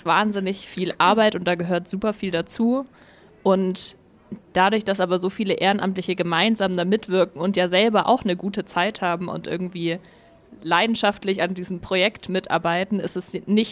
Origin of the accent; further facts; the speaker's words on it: Ulm, Baden-Württemberg, Germany; Ich bin tatsächlich in Ulm aufgewachsen.